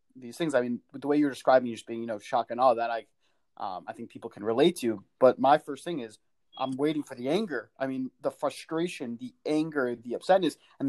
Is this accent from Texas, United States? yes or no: no; Englewood, New Jersey, United States; I'm just a modern Orthodox Jewish kid from Englewood, New Jersey, growing up in a different system and a different culture.